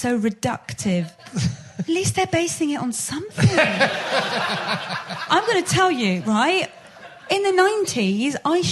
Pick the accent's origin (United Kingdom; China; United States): United Kingdom; Because mostly I'm like, I'm as British as the rest of you.